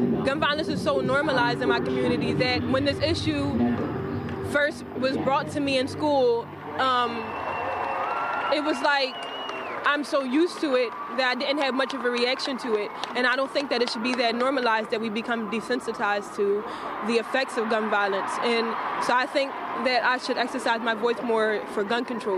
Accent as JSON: {"language": "English", "town": "Philadelphia", "region": "Pennsylvania", "country": "United States", "said": "I just came from Philly. Yeah, we're here today from Philadelphia."}